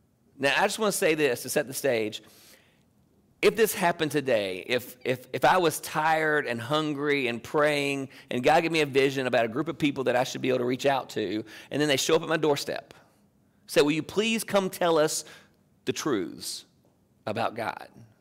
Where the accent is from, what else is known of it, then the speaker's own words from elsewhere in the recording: United States; born there; I am proud that I am born here, that I'm an American.